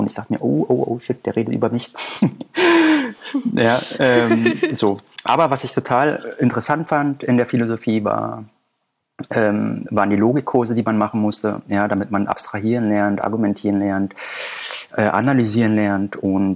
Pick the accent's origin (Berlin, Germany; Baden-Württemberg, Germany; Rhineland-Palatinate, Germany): Berlin, Germany; Ich komme aus Berlin-Neukölln und das sagt dem einen oder anderen vielleicht heutzutage was